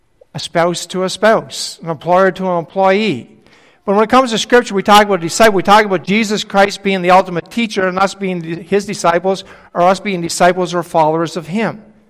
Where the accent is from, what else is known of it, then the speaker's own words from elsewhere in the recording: New Brunswick, Canada; I'm from New Brunswick. Moncton is called the Hub City. I call it Monkey Town